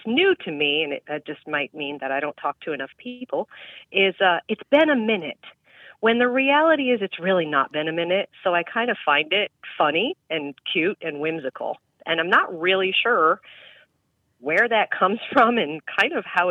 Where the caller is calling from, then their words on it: Pennsylvania, United States; I'm calling from the Pocono Mountains of Pennsylvania.